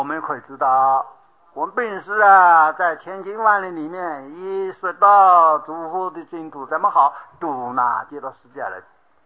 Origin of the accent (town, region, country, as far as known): China